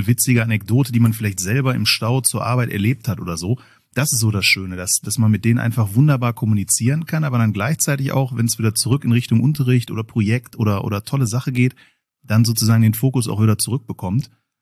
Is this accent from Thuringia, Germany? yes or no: no; Oberhausen, North Rhine-Westphalia, Germany; born there; now in Dinslaken, Germany; Ich wohne in Dienstlagen, bin gebürtiger Oberhausener.